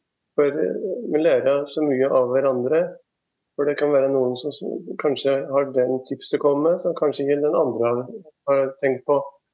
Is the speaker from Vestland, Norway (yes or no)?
no; Beitostølen, Innlandet, Norway; Så jeg inviterte den på middag på Beitostølen, lagde selvfølgelig det ved heimplassen min der.